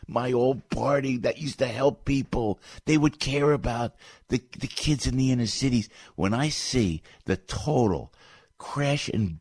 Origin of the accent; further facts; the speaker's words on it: New York, United States; We're from New York, from New Jersey.